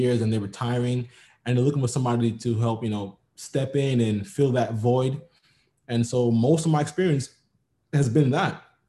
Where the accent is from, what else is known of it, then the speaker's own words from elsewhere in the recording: New York City, New York, United States; I'm from New York City, but I was applying all across the country.